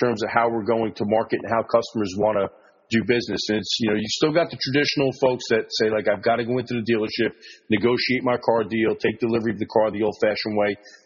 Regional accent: New York metropolitan area, United States; I don't hear it, obviously, because I'm from the New Jersey, New York metro area, but I get outside of this area, people have a good laugh.

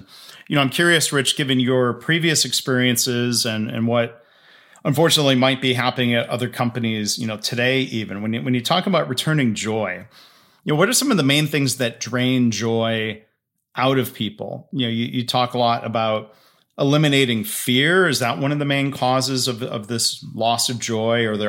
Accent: Michigan, United States; And you can tell Michigan is my home state because I know how to say, it might sound incorrect to people when they see it, but Traverse City, Michigan.

